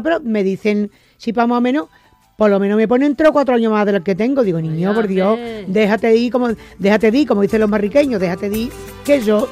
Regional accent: Colina, Andalusia, Spain; born there; No, bueno, yo nací en Colina.

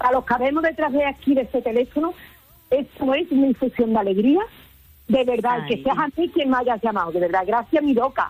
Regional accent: Coria, Spain; De Coria.

